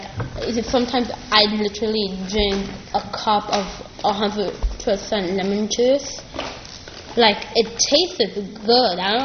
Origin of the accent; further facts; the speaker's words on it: New York, United States; now in Schenectady, United States; Cause my entire life I was raised in New York, and when I was like 3, we moved up here, and I was like, wait, where are we? Why am I here? And, I've always grown up in New York.